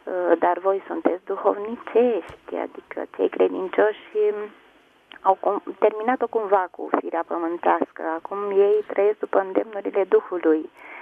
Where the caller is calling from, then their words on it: Roman, Neamț County, Romania; din Roman și aș vrea să vă rog să-mi răspundeți la o întrebare